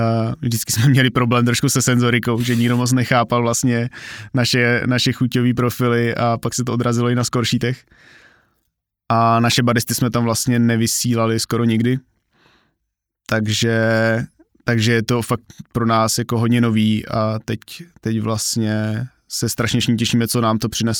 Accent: Hořice, Hradec Králové Region, Czechia; Já jsem rodák z Hradce Králové. Okay. Nebo jako narodil jsem se v Hradci, ale bydlel jsem kousek od Hořic pod Krkonoší. A tam jsem vlastně chodil na gympl

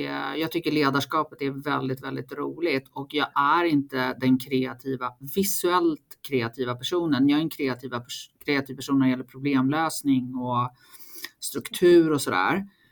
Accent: Stockholm, Stockholm County, Sweden; Jag är från Stockholm från början, då kom inte in i Stockholm.

